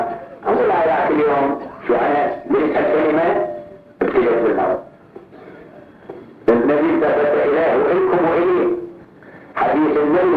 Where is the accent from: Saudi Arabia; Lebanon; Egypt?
Saudi Arabia; Al-Ahsa, Eastern Province; إحنا من الأحساء